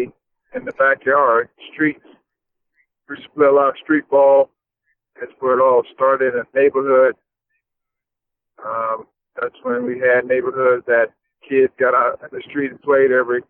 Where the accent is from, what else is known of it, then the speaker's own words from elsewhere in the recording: Thomasville, United States; Started the YMCA in my hometown, Thomasville.